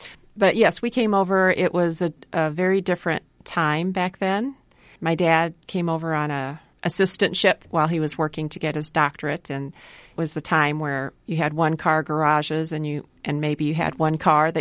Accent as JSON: {"language": "English", "town": "Ames", "region": "Iowa", "country": "United States", "tie": "born or raised there", "also_born_or_lived": "India", "said": "I did grow up in Ames. I was born in India, but then we came over because my dad went to Iowa State University. He got his PhD. So our family came over, and at that time in the 1960s"}